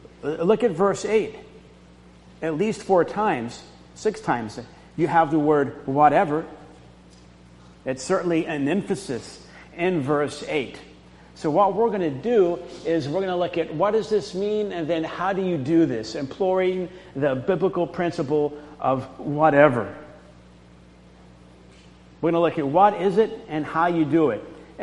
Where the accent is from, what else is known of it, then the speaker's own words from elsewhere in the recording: Florida, United States; I grew up in Florida, and we were fishing